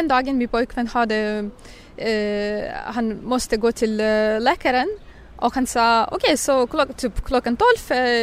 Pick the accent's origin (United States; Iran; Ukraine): Ukraine; Crimea; Danish is a second language; moved away as an adult; now in Kyiv, Ukraine; Først kommer jeg fra Krimhalvøen. Og år 2014 flyttede jeg til Kiev.